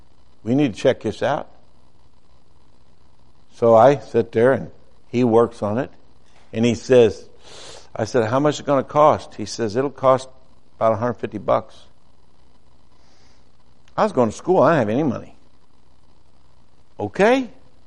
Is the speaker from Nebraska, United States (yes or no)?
no; Ohio, United States; But anyway, we're going along, and we're from Ohio. We know how to drive in it